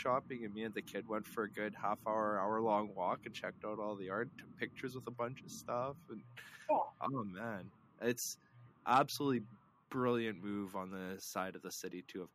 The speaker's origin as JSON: {"language": "English", "town": "Snow Lake", "region": "Manitoba", "country": "Canada", "tie": "born or raised there", "said": "I donated a piece of art to my hometown of Snow Lake last summer."}